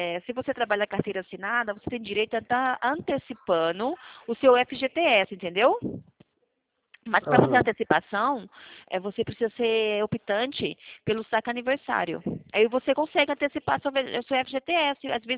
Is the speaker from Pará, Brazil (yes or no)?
no; São Carlos, São Paulo, Brazil; Eu sou de São Paulo. São Paulo, São Carlos. Você conhece? Já ouviu falar?